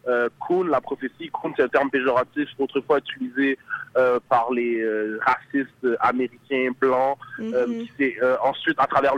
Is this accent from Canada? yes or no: yes; Montreal, Quebec, Canada; je viens des quartiers populaires de Montréal. C'est vraiment ma réalité